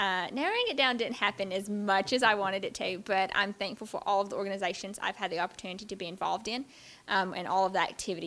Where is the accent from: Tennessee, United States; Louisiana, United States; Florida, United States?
Tennessee, United States; Holladay; I'm from Holladay, Tennessee, which is a very small community in West Tennessee.